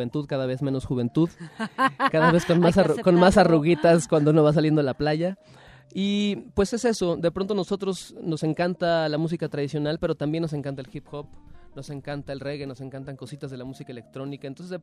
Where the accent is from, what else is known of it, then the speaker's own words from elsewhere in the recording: Mexico; como persona, como joven, como mexicano